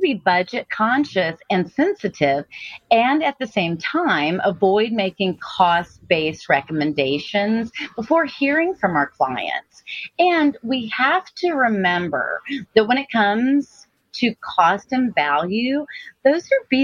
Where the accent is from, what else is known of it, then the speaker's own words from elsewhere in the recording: Rosenberg, Texas, United States; also born or lived in Dallas-Fort Worth; I practiced as an ER vet for 15 years in the Dallas-Fort Worth area and then returned to my hometown of Rosenberg, Texas